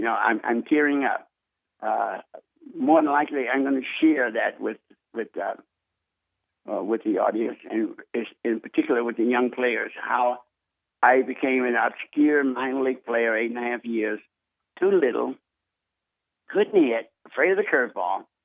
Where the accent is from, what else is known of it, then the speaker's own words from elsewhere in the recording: Washington, District of Columbia, United States; Growing up in Washington, D.C., as a young man with no future, one of the 13 children